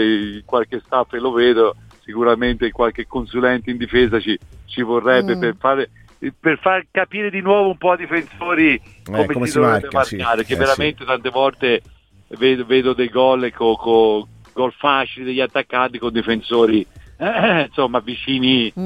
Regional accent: Monsummano Terme, Tuscany, Italy; now in Milan, Italy; sono residente a Milano, sono nato a Montecatini, ma come voi sapete io sono di Monsummano Terzo.

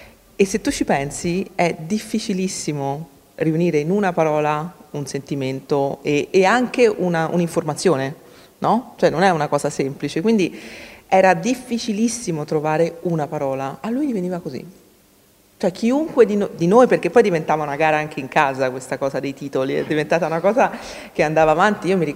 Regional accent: Florence, Tuscany, Italy; now in Rome, Italy; io sono un 81, quindi, come dire, ho vissuto da bambina, da ragazzina a Firenze. Poi, diciamo, negli anni sono andata in altri posti, sono venuta a Roma e quant'altro.

